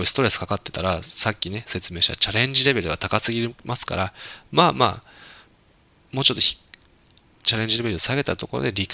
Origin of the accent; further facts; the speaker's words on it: Shiga, Japan; born there; 例えば僕だったら滋賀県生まれですよと、会社の社長してますよと